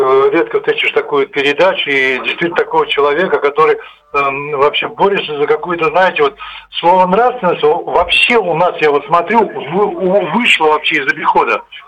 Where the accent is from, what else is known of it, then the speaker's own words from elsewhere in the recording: Moscow, Russia; Я сейчас, честно, в Санкт-Петербурге в командировке, я полгода здесь работаю, потом я москвич там.